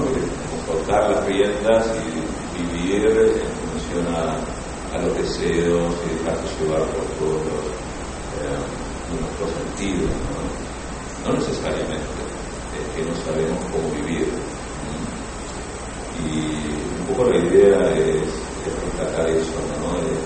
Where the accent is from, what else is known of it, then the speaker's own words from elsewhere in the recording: Buenos Aires, Argentina; now in California, United States; hace 10 años prácticamente vivo en Estados Unidos. Soy argentino, me crié en Buenos Aires y conocí todo esto desde muy chico.